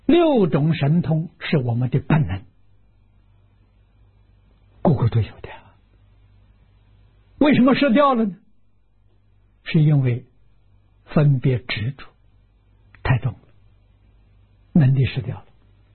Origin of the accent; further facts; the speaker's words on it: China; 这两种都是我们中国人讲的成见